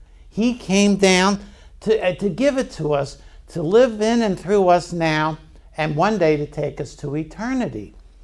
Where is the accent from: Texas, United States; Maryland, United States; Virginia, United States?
Maryland, United States; Baltimore; Now, I'm from Baltimore. And something happened last Sunday in Baltimore that changed the way life is on planet Earth.